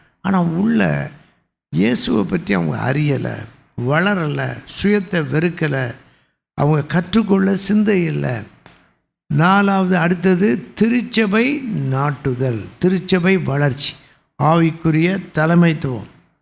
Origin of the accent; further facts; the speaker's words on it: Tamil Nadu, India; தமிழில் பேசுகிறேன், தமிழ் பேசிக்கிறேன், நான் தமிழ்நாடு தான்.